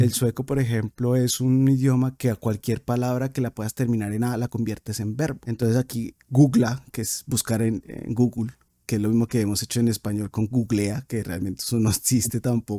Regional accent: Colombia; como decimos también coloquialmente en Colombia, se pasan por la galleta la Real Academia de la Lengua.

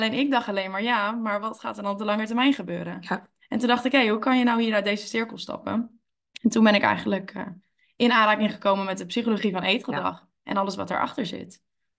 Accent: Woerden, Utrecht, Netherlands; Verder kom ik uit Woerden en vind ik het heel leuk dat ik hier mag zijn vandaag.

